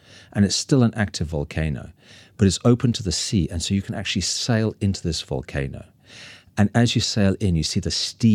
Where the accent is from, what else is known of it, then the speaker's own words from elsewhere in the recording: Cape Town, Western Cape, South Africa; I saw as a young boy growing up in South Africa off Cape Town.